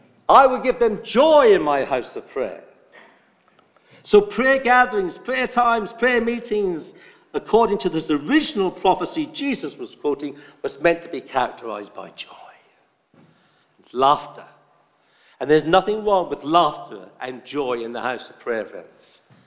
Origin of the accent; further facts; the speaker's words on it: Norwich, East of England, United Kingdom; I remember I was brought up in the Pentecostal church in Norwich, Assemblies of God.